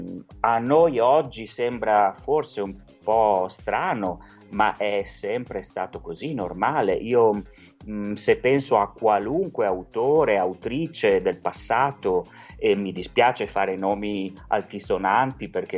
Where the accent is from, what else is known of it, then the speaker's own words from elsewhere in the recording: Venice, Veneto, Italy; born there; Sono nato a Venezia, per chi è cresciuto a Venezia